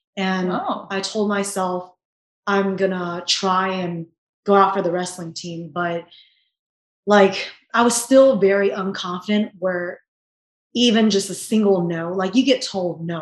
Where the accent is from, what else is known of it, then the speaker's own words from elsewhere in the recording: Virginia, United States; now in California, United States; Well, first, I was born in Virginia. And over there, it's very different than out here in California. It's like, it's not very diverse. I'm one of the few Asians growing up there.